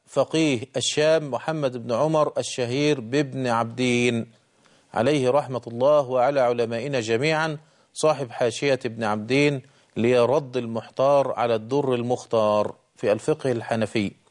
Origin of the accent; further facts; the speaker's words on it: Egypt; عندنا في مصر